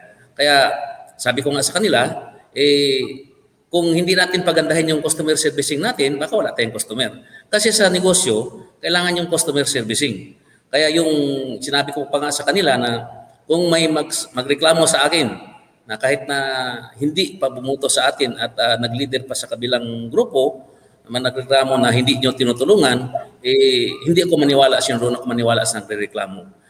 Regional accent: Tuburan, Central Visayas, Philippines; born there; ako, pinanganak ako dito sa Tuburan noong 1961.

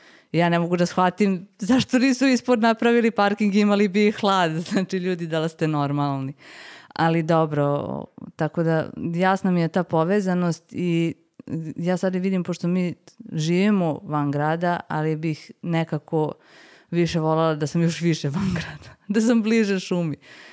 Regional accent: Pančevo, Vojvodina, Serbia; pošto su kod nas u Pančevo sad postaje jedan onako velegrad

